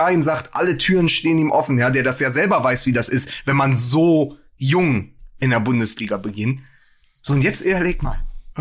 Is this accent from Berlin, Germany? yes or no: yes; Berlin, Germany; Also als Berliner